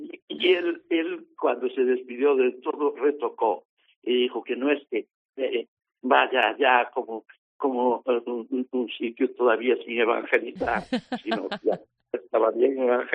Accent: Galicia, Spain; los gallegos siempre tenemos otro sentido por ahí por el cual pensamos

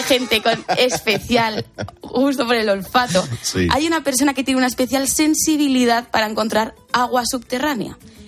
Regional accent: Aragon, Spain; a mí como aragonesa me sorprende, porque allí tenemos vaquillas, pero no se comen las vaquillas. Y aquí en Almedinilla lo hacen.

